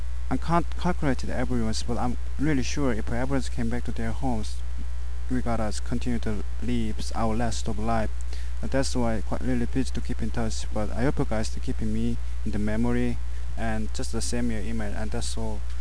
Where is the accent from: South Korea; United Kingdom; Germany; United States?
South Korea; English is a second language; now in Japan; I'm from Korea and came to the Nagoya University 2006 April.